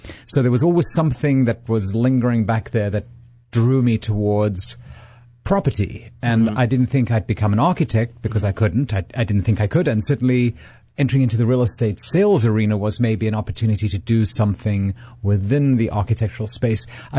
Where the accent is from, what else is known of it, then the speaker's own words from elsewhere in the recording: Cape Town, Western Cape, South Africa; moved away as an adult; now in United States; I grew up in Cape Town, South Africa.